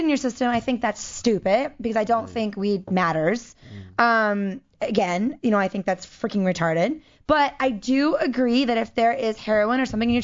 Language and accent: English; Baltimore, Maryland, United States; Except if you go where I grew up in Baltimore area, it's getting better, but it's still bad.